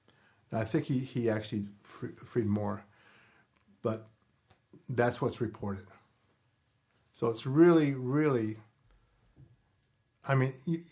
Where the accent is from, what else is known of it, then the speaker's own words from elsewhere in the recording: Canada; It's because of that we are Canadian.